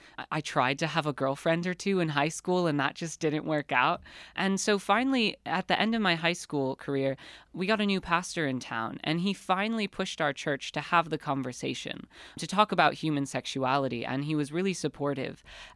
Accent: Penn Yan, New York, United States; it was really difficult growing up because I didn't feel comfortable

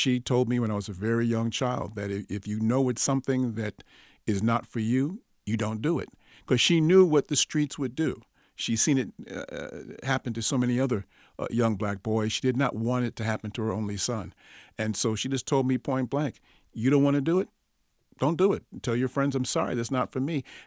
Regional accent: Brooklyn, New York, United States; But it was interesting growing up in Brooklyn during that time, and there was always a tension, always something happening.

